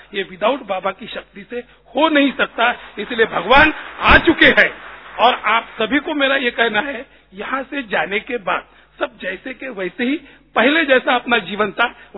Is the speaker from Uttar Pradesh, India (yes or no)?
no; Nagpur, Maharashtra, India; मैं नागपुर से आया हूँ।